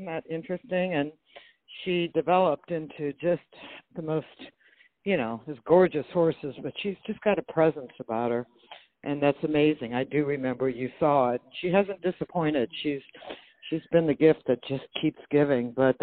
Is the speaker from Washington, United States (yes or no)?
no; Oak Lawn, Illinois, United States; I'm from the Midwest in Oaklawn